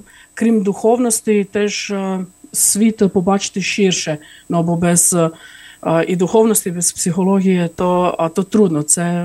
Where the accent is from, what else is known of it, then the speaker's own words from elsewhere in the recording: Croatia; я з Хорватії